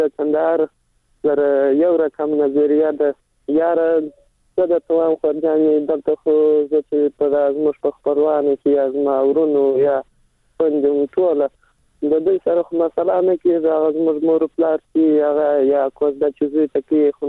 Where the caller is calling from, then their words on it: Helmand, Afghanistan; سلام د هلمند